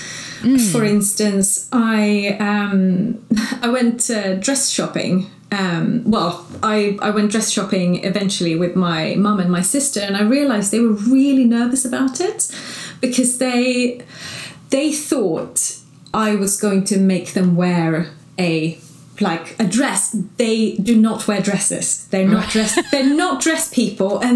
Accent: Sweden; I'm from Sweden, so I've got my Swedish lot

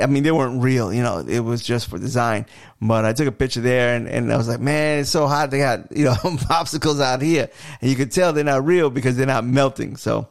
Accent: New York City, New York, United States; now in Tampa, United States; So I remember back in the day, you know, growing up in New York, it was like, all right, you know, the barbershops were closed on Mondays.

